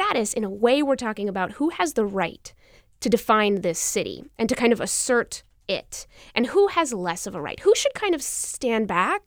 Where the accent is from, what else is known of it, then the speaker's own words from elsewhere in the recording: New England, United States; I came immediately from Michigan, where I was working at a small paper for just a few months, but I mostly grew up in New England.